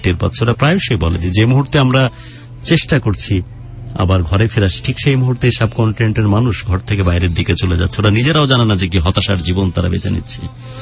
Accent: Bangladesh

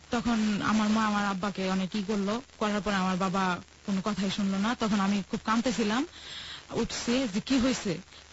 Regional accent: Narayanganj, Dhaka Division, Bangladesh; আমাদের গ্রামের বাড়ি হলো নারায়ণগঞ্জ।

